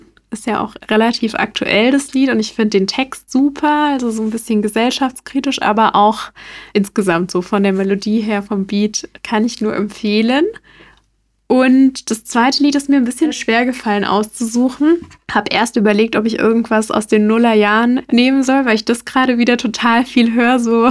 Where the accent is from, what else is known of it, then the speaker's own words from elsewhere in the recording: Ludwigshafen, Rhineland-Palatinate, Germany; accent: Palatine; Das ist ein Sänger aus meiner Heimatstadt Ludwigshafen und der macht Musik auf Dialekt, also auf Pfälzisch.